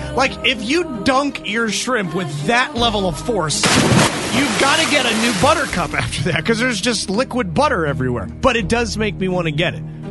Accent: Maryland, United States; born and bred in Maryland, will probably live here, raise my children here, die here.

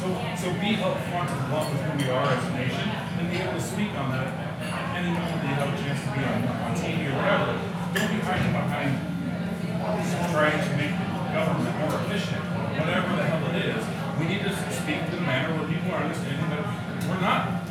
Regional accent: Knoxville, Tennessee, United States; I come from Knoxville, I come from Marion County, that is very, very red.

